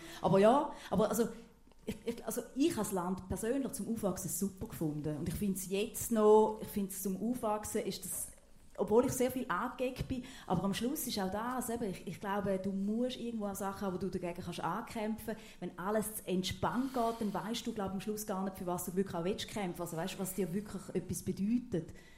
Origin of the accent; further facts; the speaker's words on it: Thurgau, Switzerland; Also ich bin relativ nahe an der Grenze aufgewachsen. Und Konstanz ist ja für uns Thurgauer also das Paradies.